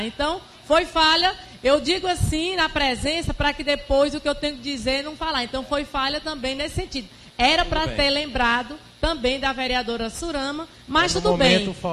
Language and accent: Portuguese; São João dos Patos, Maranhão, Brazil; já presenciei 2 carnavais lá em São João dos Patos, minha terra.